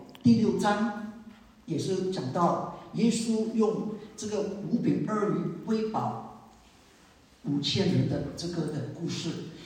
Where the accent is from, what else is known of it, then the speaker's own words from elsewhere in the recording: Malaysia; 我来自马来西亚